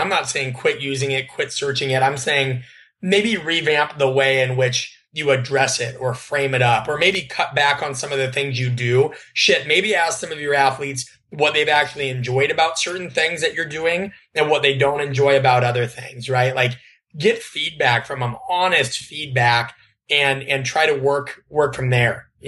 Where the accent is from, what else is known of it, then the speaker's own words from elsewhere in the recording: Omaha, Nebraska, United States; I'm from Omaha, Nebraska. I'm from Omaha, Nebraska. I'm about as simple as it gets.